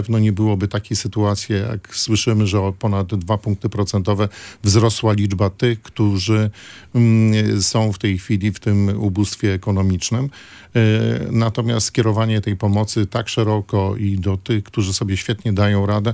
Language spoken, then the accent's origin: Polish; Gdańsk, Pomeranian Voivodeship, Poland; czy ja pamiętam jak dorastałem, czy w Brzeźnie, czy na Przymorzu, gdzie wszyscy się fantastycznie znaliśmy